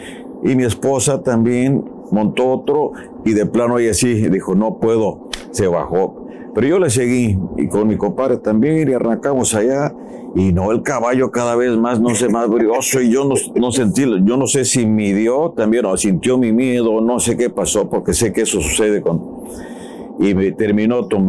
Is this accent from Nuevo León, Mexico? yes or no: no; Rosales, Michoacán, Mexico; nos íbamos allá en el pueblo, en área de Rosales, Michoacán, que me pongo de pie por mi tierra de Nita.